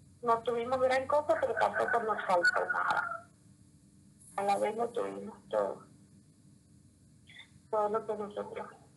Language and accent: Spanish; Santa Ana del Yacuma, Beni, Bolivia; born there; Yo nací en Santa Ana de Yocuma, en el Beni.